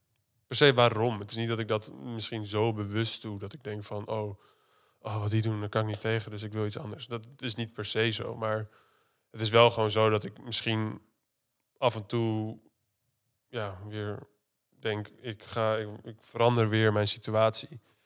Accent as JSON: {"language": "Dutch", "town": "Zeewolde", "region": "Flevoland", "country": "Netherlands", "tie": "born or raised there", "said": "ik ben opgegroeid in Zeewolde, klein dorpje in Flevoland. En vanuit daaruit, basisschooltijd daar gehad."}